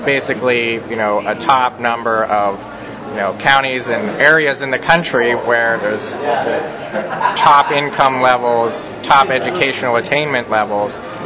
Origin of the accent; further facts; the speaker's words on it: Pittsburgh, Pennsylvania, United States; I'm from Pittsburgh, which has a super zip.